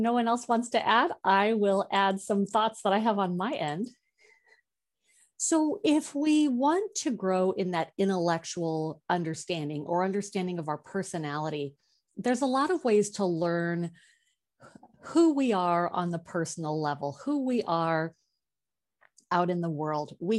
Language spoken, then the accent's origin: English; Olympia, Washington, United States; also born or lived in Anchorage, United States; from an intellectual mind, I might say, well, I come from Olympia, or I was born in Anchorage.